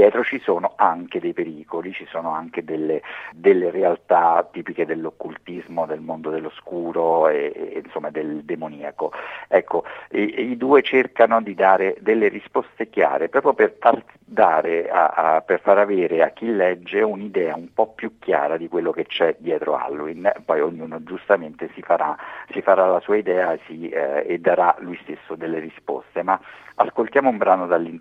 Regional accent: Rome, Lazio, Italy; io sono di Roma e amo questa città anche quando mi fa arrabbiare

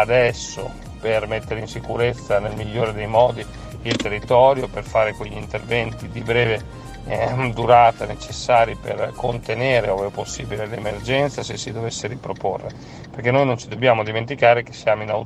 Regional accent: Emilia-Romagna, Italy; essendo io romagnolo ed essendo la mia terra la terra direttamente colpita.

